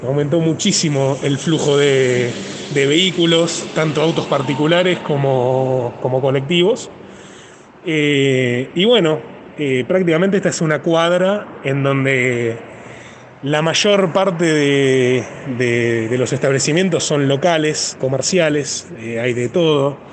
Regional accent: Caballito, Buenos Aires, Argentina; soy de Caballito

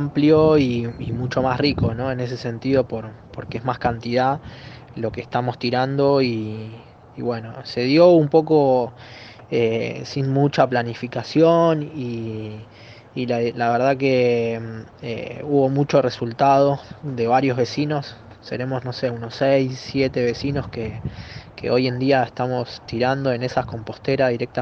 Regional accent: Buenos Aires, Argentina; soy vecino de Mataderos desde que nací, en ese sentido viví acá.

